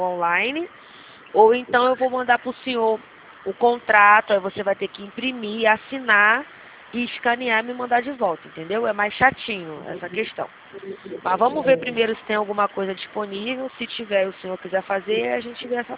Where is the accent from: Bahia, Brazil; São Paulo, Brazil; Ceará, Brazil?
São Paulo, Brazil; Campinas; Eu sou aqui da região de Campinas.